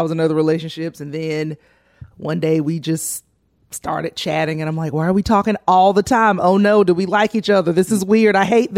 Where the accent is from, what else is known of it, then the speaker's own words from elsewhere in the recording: Columbus, Georgia, United States; From Columbus, Georgia.